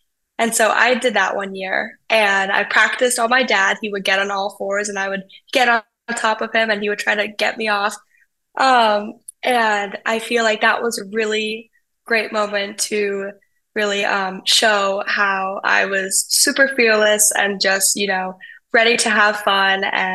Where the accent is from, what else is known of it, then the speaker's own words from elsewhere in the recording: Colorado, United States; I'm from Colorado, which is a high altitude state.